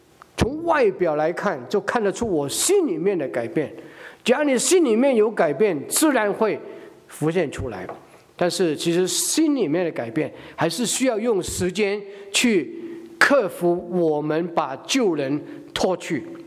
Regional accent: Guangdong, China; 我们广东人呢，就造跟做是一样的，所以我们常会没有分别

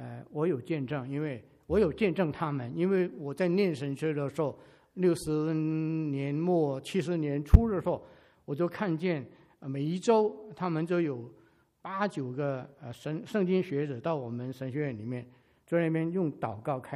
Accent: China; 但是已经变成我们中国人的风俗啊

